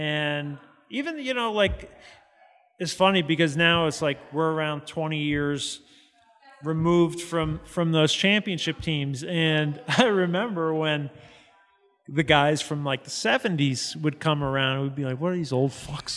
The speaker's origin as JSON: {"language": "English", "region": "New Jersey", "country": "United States", "tie": "born or raised there", "said": "because growing up in Jersey, it's more of an NFL."}